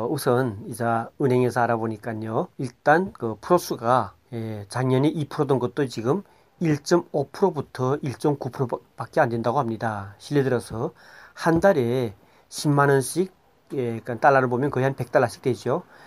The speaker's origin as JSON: {"language": "Korean", "country": "North Korea", "lives_now": "South Korea", "said": "우리 북한에서 온 이런 사람들"}